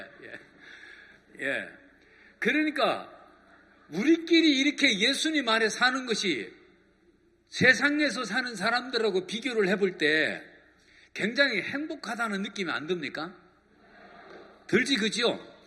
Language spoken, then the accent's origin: Korean; South Chungcheong, South Korea; 제 고향이 요 충청도 계룡산인데요.